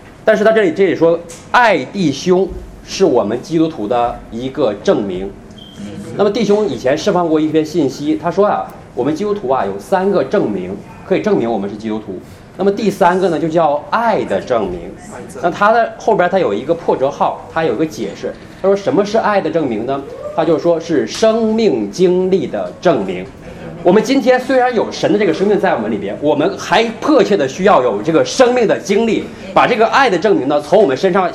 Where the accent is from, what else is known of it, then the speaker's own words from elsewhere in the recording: China; 因为我从大陆过来的嘛，我对这个历史比较了解